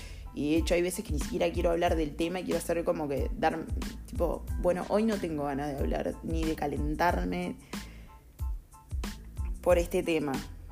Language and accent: Spanish; Uruguay; now in Argentina; En mi caso sí yo soy de otro lado, soy uruguaya